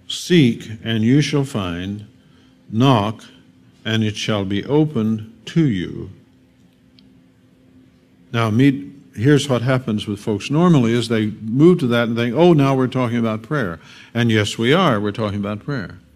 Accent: Missouri, United States; I was raised down in the Missouri Ozarks, and we have razorbacks down there.

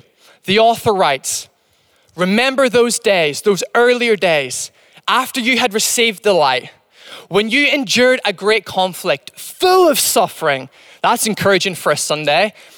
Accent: Northern Ireland, United Kingdom; accent: Northern Irish; my accent's not really all that English, It's not really all that Northern Irish anymore.

